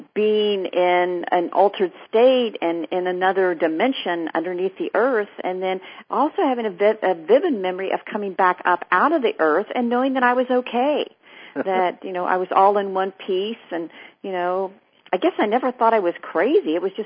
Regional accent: Clarksburg, West Virginia, United States; And I remember as a little girl, I grew up in this, in a small town in West Virginia named Clarksburg

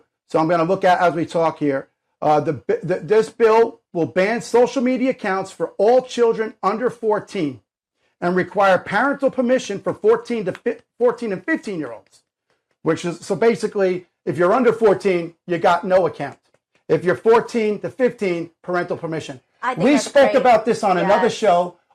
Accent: New Jersey, United States; So if you're a betting man, and I'm from Jersey, you're a betting man

